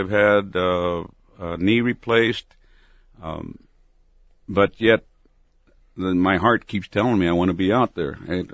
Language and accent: English; Tucson, Arizona, United States; also born or lived in Nogales; I'm from Tucson.